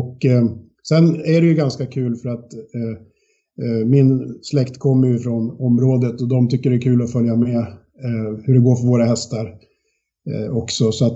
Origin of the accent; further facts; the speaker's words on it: Sala, Västmanland County, Sweden; vi kommer från Sala bägge två.